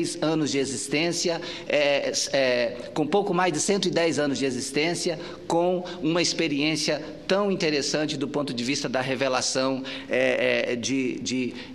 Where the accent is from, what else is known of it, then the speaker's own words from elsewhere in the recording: Paraná, Brazil; born there; now in Acre, Brazil; hoje eu tenho a honra de ter duas naturalidades. Sou paranaense de nascimento, mas sou acriano não só de coração, mas de documento também, porque hoje sou documentadamente acriano.